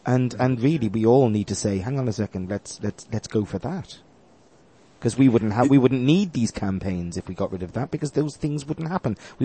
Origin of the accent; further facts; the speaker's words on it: England, United Kingdom; one of the biggest frustrations I have is when I grew up in England